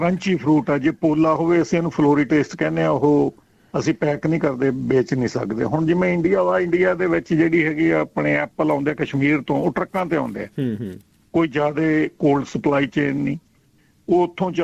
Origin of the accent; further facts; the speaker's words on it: Aitiana, Punjab, India; now in Australia; ਮੇਰਾ ਆਈ ਕਮ from A village, ਪਿੰਡ ਮੇਰਾ ਹੈਗਾ ਐਤੀਆਣਾ, ਜਿਹੜਾ ਰੈਕੋਟ ਤਹਿਸੀਲ ਅਤੇ ਸੁਧਾਰ ਬਲਾਕ ਦੇ ਵਿੱਚ ਪੈਂਦਾ, ਬਹੁਤ ਵੱਡਾ ਪਿੰਡ ਆ ਸਾਡਾ